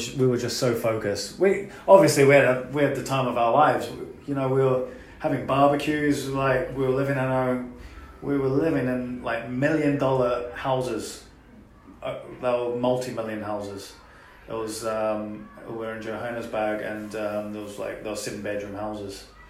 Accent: England, United Kingdom; I'm English, like my dad's English.

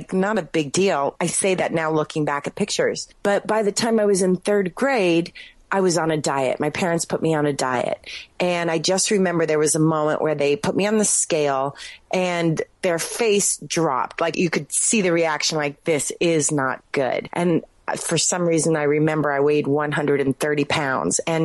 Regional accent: California, United States; Well, I grew up in California, and I'm one of 11 kids. There's 8 girls and 3 boys.

